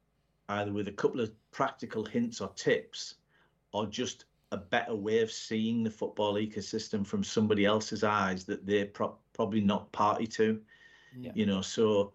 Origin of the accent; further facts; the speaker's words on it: Middlesbrough, North East England, United Kingdom; It started in 2017 at Middlesbrough because that's my hometown.